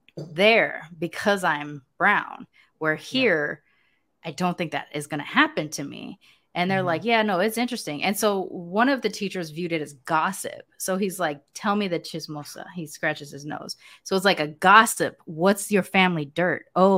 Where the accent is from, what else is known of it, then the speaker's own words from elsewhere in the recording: United States; born there; Like, I'm an American. I was born in America. I'm an American citizen.